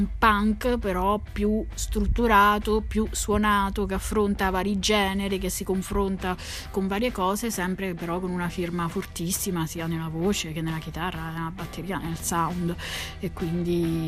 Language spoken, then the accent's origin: Italian; Marche, Italy; now in Milan, Italy; sono andata via dalle Marche